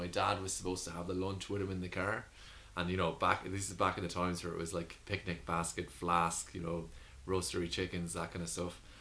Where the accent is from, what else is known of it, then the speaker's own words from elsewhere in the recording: Roscrea, Munster, Ireland; So I grew up in Roscrane, County Tipperary, and from a very young age I just loved being out in the outdoors.